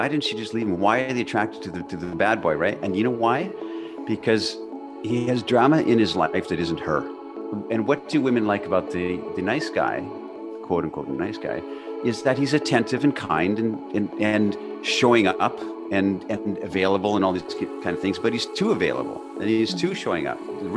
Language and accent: English; Canada; I was born and raised in Northwestern Canada in the wilderness, basically.